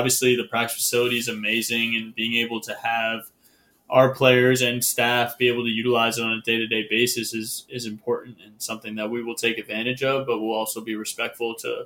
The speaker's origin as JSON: {"language": "English", "region": "Connecticut", "country": "United States", "tie": "born or raised there", "said": "I fell in love with the NBA, just being a part, being living in Connecticut, growing up in Connecticut."}